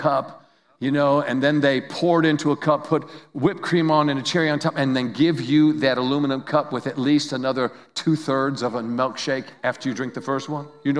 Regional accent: Lewiston, New York, United States; I'm from upstate New York near Niagara Falls. Actually, we grew up on the Niagara River in Lewiston, New York, a little fun town that has a lot of history to it.

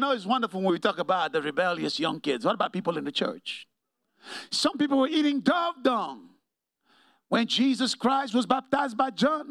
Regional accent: New York, United States; I'm from New York.

